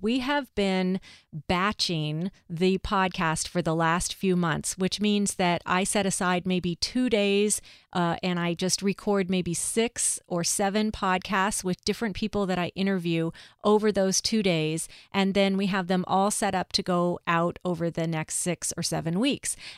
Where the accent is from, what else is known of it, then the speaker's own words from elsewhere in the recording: Los Angeles, California, United States; I grew up in Los Angeles, but with a family who loved to grow their own food.